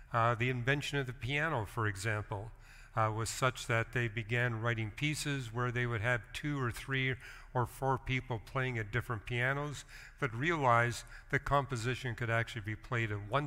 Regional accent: Canada; I remember growing up in Canada, and my mother prided herself that she could take the tiniest needle

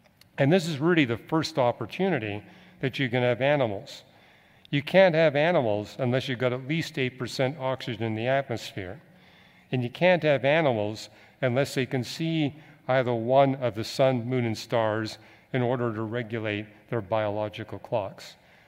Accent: Canada; now in California, United States; But I remember I came to California from Canada in 1973

